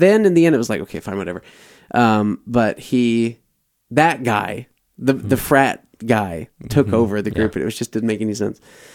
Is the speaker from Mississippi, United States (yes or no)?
yes; Mississippi, United States; who owned this record store in my hometown